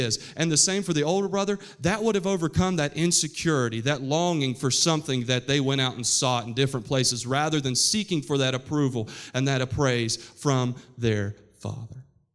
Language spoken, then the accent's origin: English; West Virginia, United States; Now, where I come from, you know I'm from West Virginia. My accent creeps out in my preaching when I get a little bit excited.